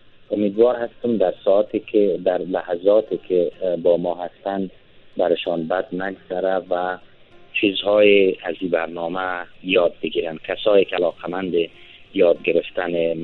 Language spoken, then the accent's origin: Persian; Kabul, Afghanistan; also born or lived in Badakhshan; یعنی چون ما در بدخشان به دنیا آمدیم، تا در ایامی که ما مکتب قرار بود بخوانم به کابل آمدم، اینجا خواهرم زندگی میکرد و ما از 10 سالگی به بعد با خواهرم بزرگ شدم.